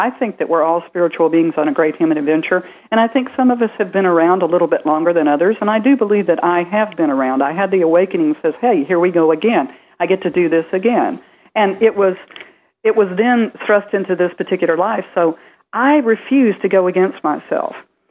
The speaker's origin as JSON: {"language": "English", "region": "the South", "country": "United States", "said": "You know, I come from the South"}